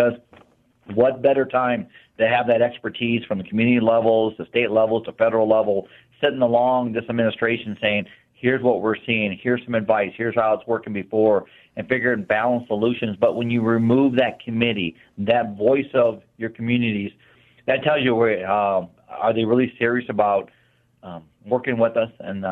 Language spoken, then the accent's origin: English; Midwest, United States; I grew up in the Midwest, but this is really my home.